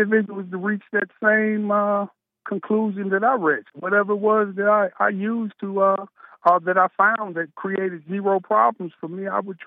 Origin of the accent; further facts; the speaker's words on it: United States; because, again, I am an American.